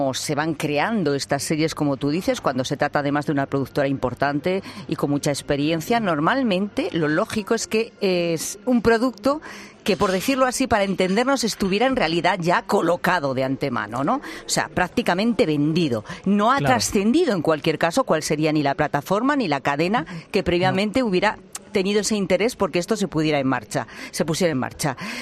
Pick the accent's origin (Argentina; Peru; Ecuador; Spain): Spain; Obviamente ya sabemos cómo somos los españoles para estas cosas, ¿no?